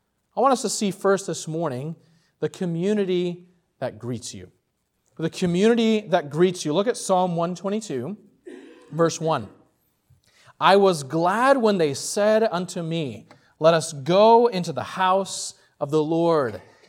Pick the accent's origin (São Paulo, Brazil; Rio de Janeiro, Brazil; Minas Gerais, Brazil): São Paulo, Brazil; moved away; Growing up in Brazil was very different than here.